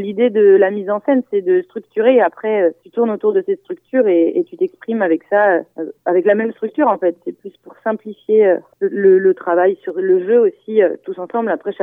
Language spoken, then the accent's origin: French; Rennes, Brittany, France; On vient tous de Rennes, je crois, en tout cas à la base on s'est tous rencontrés à Rennes.